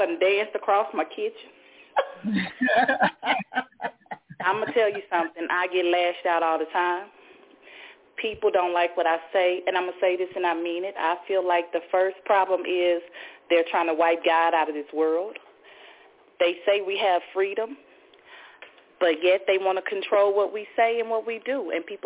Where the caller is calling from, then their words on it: Fort Worth, Texas, United States; Hi, I'm calling from Fort Worth.